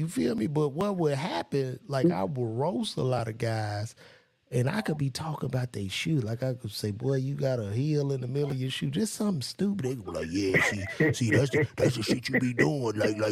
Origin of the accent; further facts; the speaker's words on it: Chicago, Illinois, United States; but I grew up in Chicago, yeah. And I come from a blue collar environment